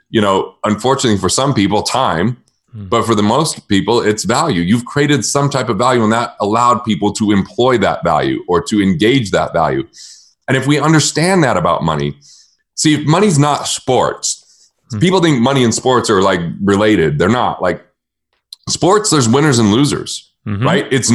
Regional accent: United States; And before I thought, I'm an American and America's the only country and it's the best.

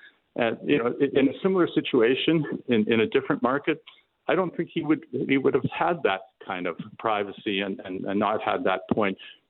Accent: Toronto, Ontario, Canada; I grew up in Toronto. I spend my summers at our family place.

